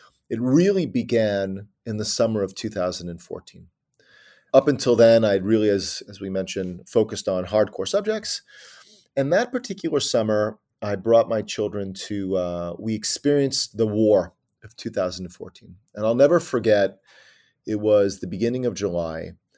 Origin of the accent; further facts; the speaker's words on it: Jerusalem, Jerusalem District, Israel; The first is I come from Jerusalem, and the only museum that is open on Shabbat, on the Sabbath in Israel, in Jerusalem specifically, is the Islamic Art Museum.